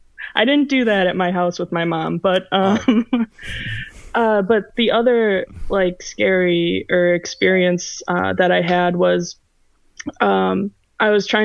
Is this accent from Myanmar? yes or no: no; Oshkosh, Wisconsin, United States; Yeah, I'm from Oshkosh, Wisconsin.